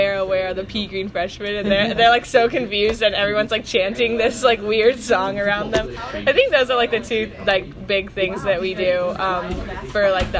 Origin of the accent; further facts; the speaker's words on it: Virginia, United States; I'm from Virginia, like Northern Virginia near D.C.